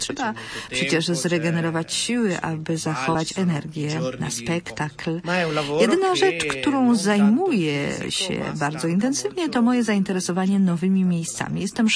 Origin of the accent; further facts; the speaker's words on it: Liguria, Italy; pochodzimy z Ligurii, mamy swoje specjały lokalne i na przykład pesto alla genovese to specjał z regionu, który jest moim regionem